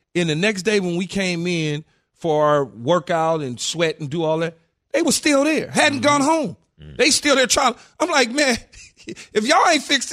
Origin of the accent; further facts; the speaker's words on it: California, United States; now in Tampa, United States; For instance, I'm in Tampa Bay. I play for the Bucks. We go out to San Francisco. I'm from California. My kids live in the Bay Area with their mom.